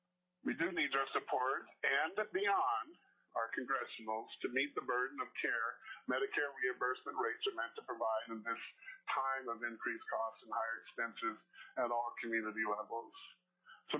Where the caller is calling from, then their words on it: Anchorage, Alaska, United States; I am calling from Anchorage.